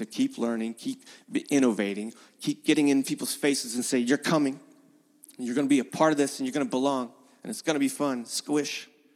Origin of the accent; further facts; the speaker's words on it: Louisiana, United States; And we both were experiencing a lot of hurricanes growing up, but he grew up in Puerto Rico and I grew up in Louisiana.